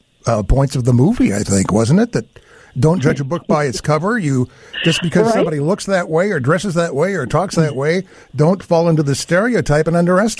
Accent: Michigan, United States; I'm from Michigan. And the whole thing that happened with Flint was just one of the most disgusting things I think I've ever heard.

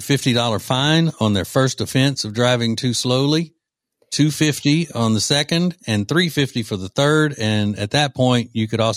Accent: Louisiana, United States; So, Riggins, I know you you enjoy making sport of my home state of Louisiana and some of the wacky ways by which the people live in Louisiana.

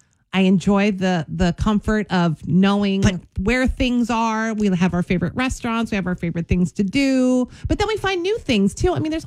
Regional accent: New Jersey, United States; I'm from Jersey. So we go to Ocean City, New Jersey every year as much as we can.

